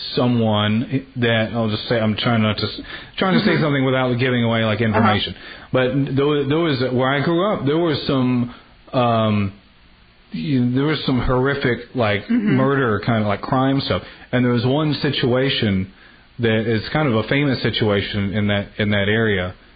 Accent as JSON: {"language": "English", "region": "Texas", "country": "United States", "tie": "born or raised there", "lives_now": "Los Angeles, United States", "said": "But when I came here, it's like growing up in East Texas, the allergies in the pollen, like I could never breathe."}